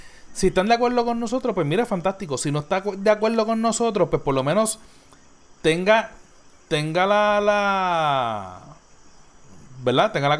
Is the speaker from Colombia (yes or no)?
no; Puerto Rico; Simplemente estamos dando nuestro sentir como puertorriqueños